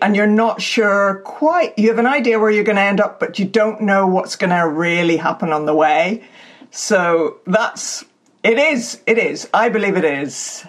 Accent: Northern Ireland, United Kingdom; And that was my very original thought of what being Northern Irish is, nothing really, both, nothing in both. So it's a kind of paradox, really, what we are.

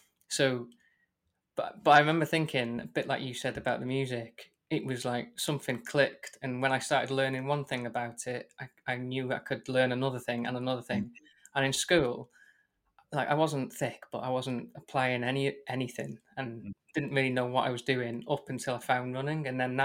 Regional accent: Wales, United Kingdom; I grew up in North Wales, but like not very Welsh North Wales.

